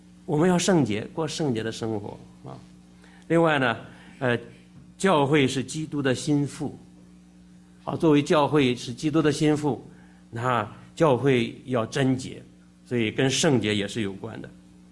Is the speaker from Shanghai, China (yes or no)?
no; Shandong, China; 这个我是山东人哈，从小就是贯穿着你见到长辈要好好称呼才有礼貌。